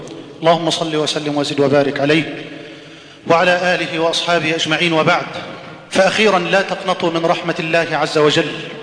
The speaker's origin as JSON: {"language": "Arabic", "country": "Egypt"}